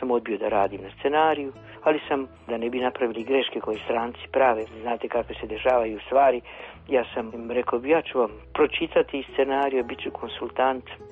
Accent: Mostar, Federation of Bosnia and Herzegovina, Bosnia & Herzegovina; U onom času kad je srušen moj rodni grad, Mostar, kad je srušen stari most

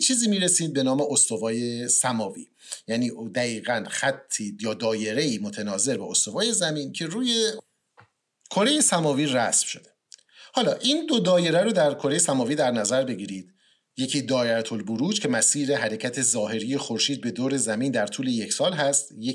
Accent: Iran; همه ما ایرانی هستیم و این جشن رو جشن میگیریم.

